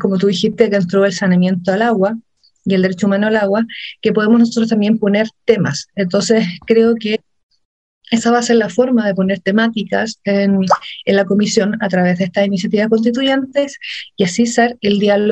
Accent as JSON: {"language": "Spanish", "region": "Ñuble", "country": "Chile", "said": "yo soy de Ñuble, tú estás desde Biobío"}